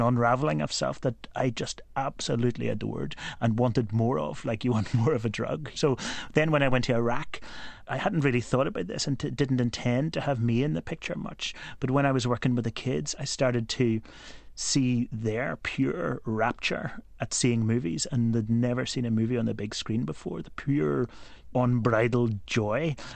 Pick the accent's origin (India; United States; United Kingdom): United Kingdom; Northern Ireland; This was the 70s when I was growing up. Not a good time for Northern Ireland, it has to be said